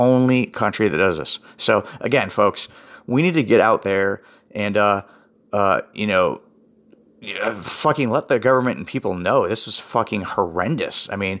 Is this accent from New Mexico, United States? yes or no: no; Florida, United States; Okay, we are from Florida. We were divorced in Florida.